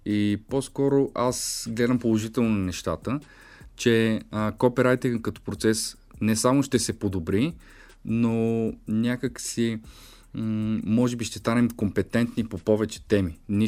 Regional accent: Plovdiv, Plovdiv Province, Bulgaria; примерно за град Пловдив, тъй като съм пловдивчанин.

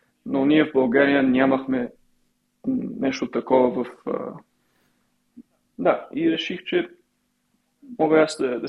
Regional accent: Canada; also born or lived in Sofia, Bulgaria; now in Bulgaria; аз всъщност роден съм в София, но съм израснал в Канада и някъде 28 година работих за една фирма в Армения и от тогава си намерих пътя към България

